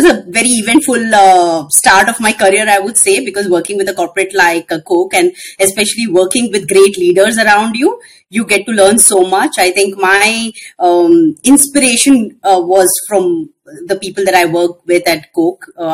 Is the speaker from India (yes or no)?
yes; Bangalore, Karnataka, India; So I'm born and brought up in Bangalore. So right from childhood.